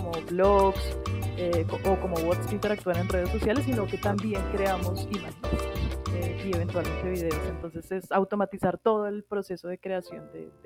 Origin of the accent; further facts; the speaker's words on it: Bogotá, Colombia; bogotana, física de la Universidad de los Andes.